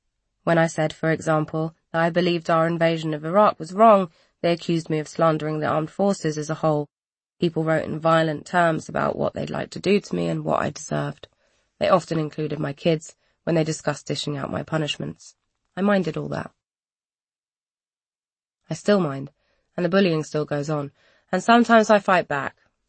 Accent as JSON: {"language": "English", "region": "London", "country": "United Kingdom", "tie": "born or raised there", "said": "And, as a Londoner, I experience them every single day. I've had the privilege of growing up around people from all over the world."}